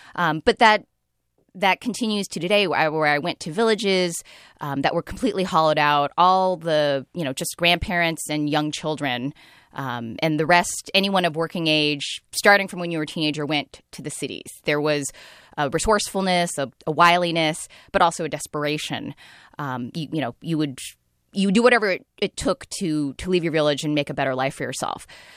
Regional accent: California, United States; I grew up in the Bay Area and grew up reading all the columnists.

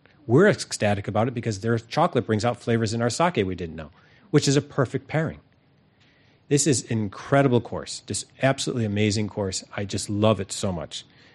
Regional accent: New York, United States; born there; Yes, I was born in New York.

